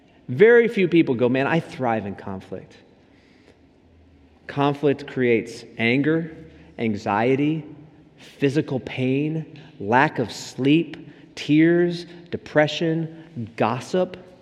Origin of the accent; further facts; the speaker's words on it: Washington, District of Columbia, United States; also born or lived in Upstate New York / Deerfield, Illinois; You know, I grew up in Washington, D.C. to a military family from a Minnesota farm boy. You deal with conflict a certain way in that family. Then I moved to upstate New York in the mountains.